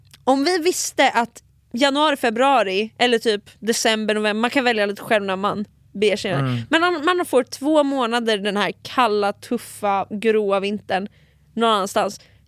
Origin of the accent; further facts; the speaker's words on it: Finland; Alltså det här undrar jag också som en finsk person.